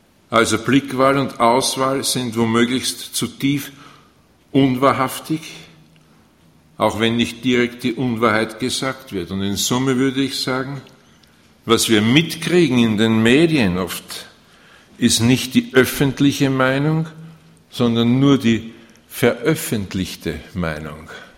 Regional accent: Austria; Wir haben bei uns in Österreich eine Zeitung gehabt, die hieß täglich alles.

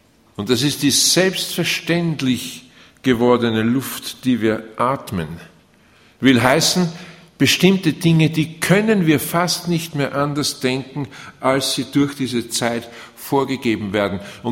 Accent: Austria; accent: Austrian; Von meinem Dialekt spreche ich eigentlich nicht, denke ich, aber von meiner eingefärbten Hochdeutsch ist das Österreichisch ganz klar, denke ich, herauszuhören.

